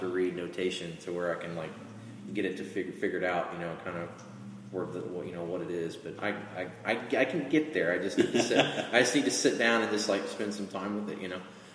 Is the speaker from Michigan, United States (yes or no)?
no; Oklahoma, United States; I was playing with some local bands in the Chandler, Lincoln County area, because I'm from Lincoln County, I live in Stroud.